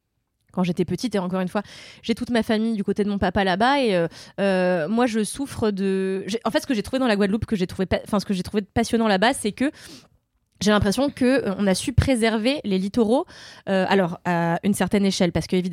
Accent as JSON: {"language": "French", "country": "Mauritius", "said": "ce qui se passe chez moi à Maurice, où en fait le tourisme massif a fait qu'on s'est mis à construire des hôtels"}